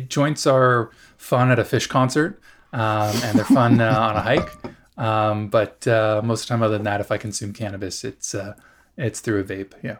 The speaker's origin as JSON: {"language": "English", "town": "Los Angeles", "region": "California", "country": "United States", "tie": "born or raised there", "said": "there were times growing up in California, we were at this really interesting intersection"}